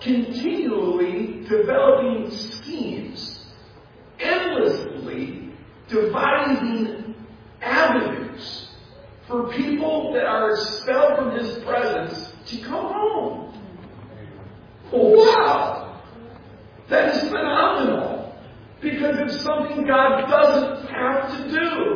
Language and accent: English; United States; born there; I was born in America, and so that means that right off the bat, I have a pretty good chance of hearing the gospel